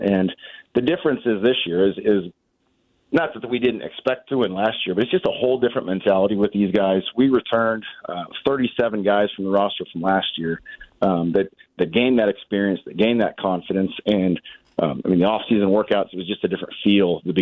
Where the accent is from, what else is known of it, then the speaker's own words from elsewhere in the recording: Nickerson, Kansas, United States; Yeah, I'm not from Heston. In fact, I grew up not liking Heston because I grew up in Nickerson.